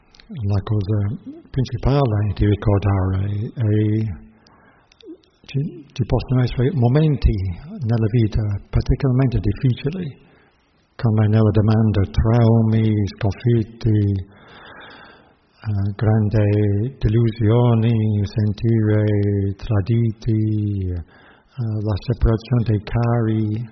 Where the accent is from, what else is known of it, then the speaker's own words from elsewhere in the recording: England, United Kingdom; Italian is a second language; Come un inglese abbiamo una certa tendenza collettiva e siamo percepiti in un certo modo da gente da altre nazionalità